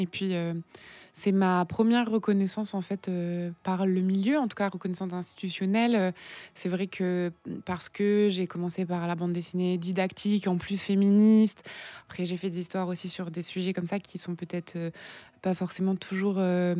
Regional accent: France; also born or lived in Quebec; j'ai vécu au Québec, je suis française

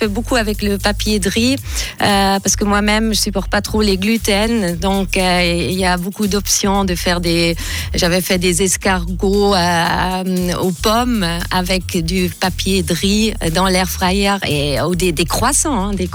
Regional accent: German-speaking Switzerland, Switzerland; On est suisse allemand, on n'en peut rien.

